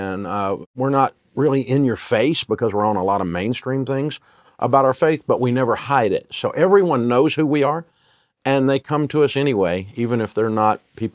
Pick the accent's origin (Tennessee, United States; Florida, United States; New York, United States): Tennessee, United States; Nashville; accent: Southern; started out with just this hillbilly kid in Nashville, Tennessee, that had a horrible accent. Now, I've still got my accent, but I got rid of the horrible part.